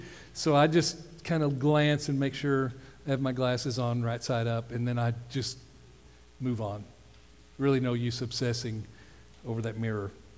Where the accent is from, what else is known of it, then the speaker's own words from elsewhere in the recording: United States; That's hard for us to hear as American Christians. We've become very comfortable with our Christianity, haven't we?